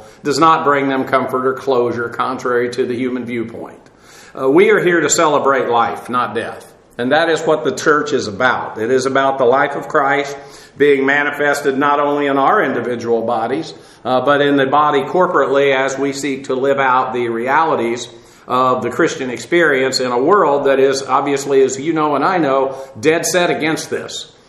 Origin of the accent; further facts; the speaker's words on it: Massachusetts, United States; born there; Let's see, I was born in Massachusetts, so that must make that state really, really great.